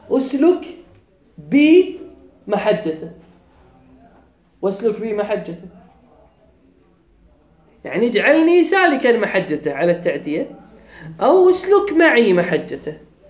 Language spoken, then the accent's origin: Arabic; Kuwait; إحنا كويتيين، زين الجيم عندنا يا حلو، ييبه.